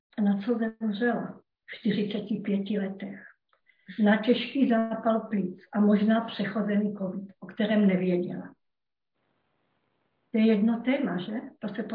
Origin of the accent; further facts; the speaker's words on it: Moravia, Czechia; docela blízko tady u nás na Moravě